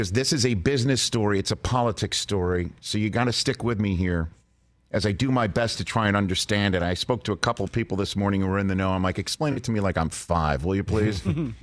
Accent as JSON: {"language": "English", "town": "New York City", "region": "New York", "country": "United States", "said": "I'm a kid from New York City to work the U.S. Open."}